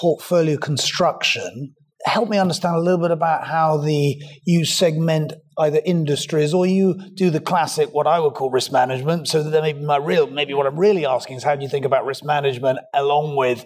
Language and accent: English; United Kingdom; I'm British, we're here in Berlin.